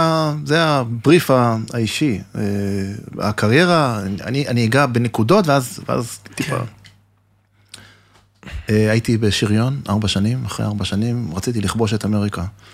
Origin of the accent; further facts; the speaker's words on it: Ohad, Southern District, Israel; 59, קריירה מאוד מגוונת. בוא נתחיל במשפחה קודם כל. נולדתי במושב אוהד.